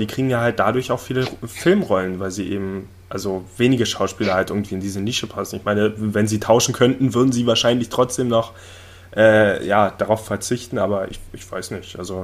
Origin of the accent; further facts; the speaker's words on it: Cottbus, Brandenburg, Germany; also mit meiner Heimatstadt Cottbus gibt es eigentlich nur einen Film